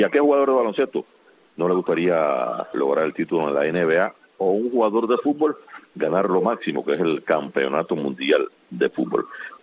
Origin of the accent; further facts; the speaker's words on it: Cuba; en Cuba, yo me recuerdo en los 70, yo era un niño